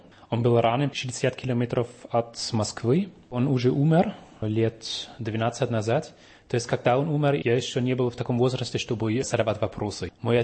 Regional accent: Germany; Russian is a second language; я все равно по менталитету, по образу жизни... Да, я немец.

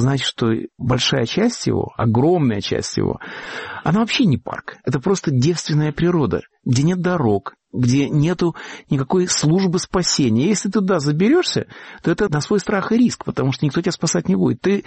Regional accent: Riga, Latvia; now in United States; Вот мы с вами из Риги

